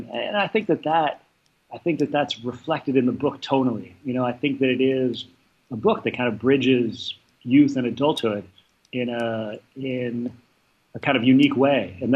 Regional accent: Wisconsin, United States; I grew up in Wisconsin, and as you say, I went to Harvard

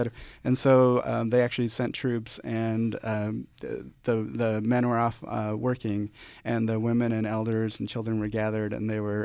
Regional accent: El Salvador; from El Salvador. And I was born in a small village.

